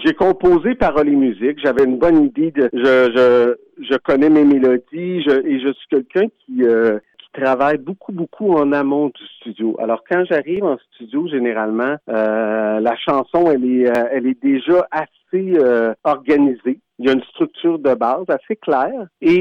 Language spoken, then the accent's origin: French; Quebec, Canada; born there; Moi, je suis québécois-libanais. Je suis né au Québec, mais j'ai été élevé comme mon père était libanais-syrien. Un petit peu dans les deux mondes. Et pour moi, le français à la maison a toujours été très, très, très important.